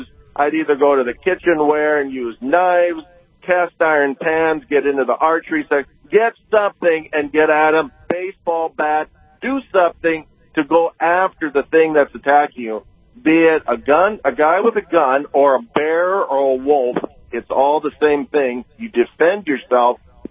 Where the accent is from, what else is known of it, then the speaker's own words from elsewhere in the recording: Minnesota, United States; I'm from the Northern Woods in Minnesota.